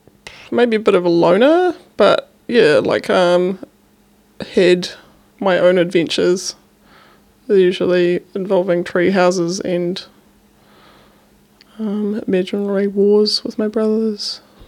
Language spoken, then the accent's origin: English; Wellington, New Zealand; I grew up mostly on the Kapiti Coast. I have a middle-class background.